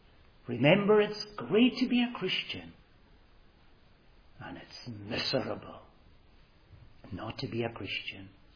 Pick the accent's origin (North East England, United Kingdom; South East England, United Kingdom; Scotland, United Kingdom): Scotland, United Kingdom; Stornoway; When I was a little boy growing up in Stornoway in the island of Lewis, my parents kept hens.